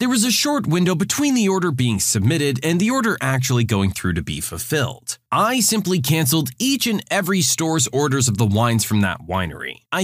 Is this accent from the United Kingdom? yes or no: yes; Scotland, United Kingdom; This is typically slang reserved for English, and I'm Scottish.